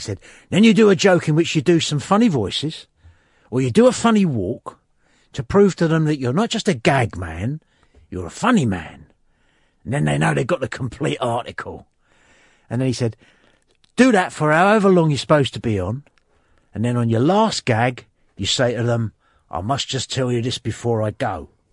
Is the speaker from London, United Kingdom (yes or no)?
yes; London, United Kingdom; And I'm from West London. I can drink.